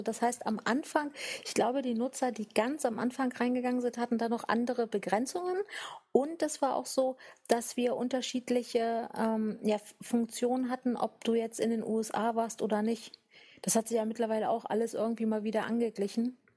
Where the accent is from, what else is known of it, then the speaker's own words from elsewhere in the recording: Switzerland; Das darf man als Schweizer ja ruhig mal sagen.